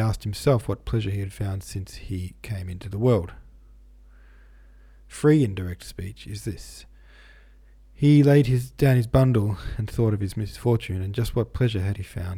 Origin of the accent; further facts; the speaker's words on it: United States; but I'm American and our public transit is non-existent, especially in rural America